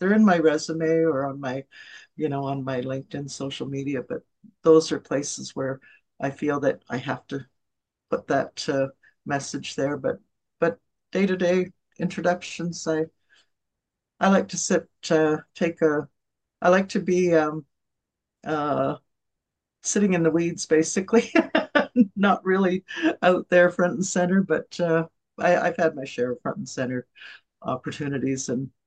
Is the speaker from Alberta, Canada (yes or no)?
no; Alderville, Ontario, Canada; I'm First Nations. I'm from Alderville.